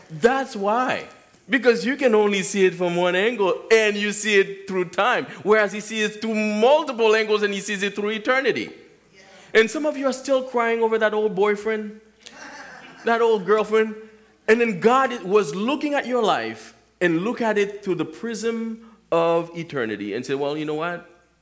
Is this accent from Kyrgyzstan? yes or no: no; Haiti; You know, I used to live in Haiti. Oh, I grew up in Haiti.